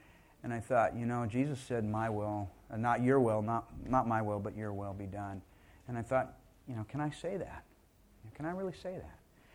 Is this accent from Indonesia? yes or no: yes; Kalimantan, Indonesia; English is a second language; growing up in Kalimantan.